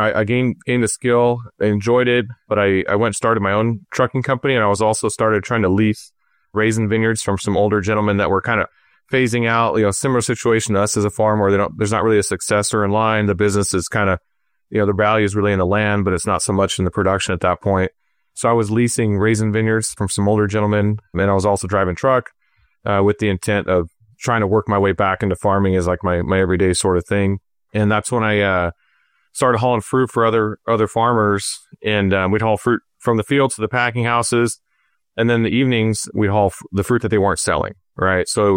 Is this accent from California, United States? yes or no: yes; California, United States; So hey, even though I'm from California, I absolutely love the Midwest and we share a lot of similar values.